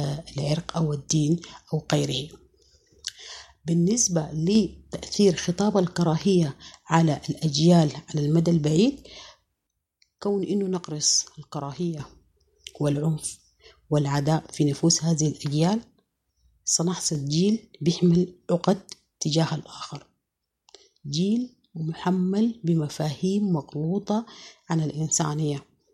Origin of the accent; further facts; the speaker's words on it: Sudan; ونحن كسودانيين عرفنا بالتسامح وقبولنا لبعضنا البعض، لأنه نحن أقوى مع بعض.